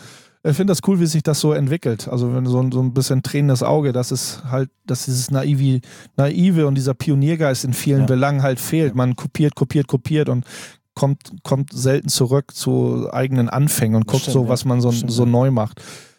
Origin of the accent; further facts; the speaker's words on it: western Germany, Germany; Ich bin selber aus dem Westen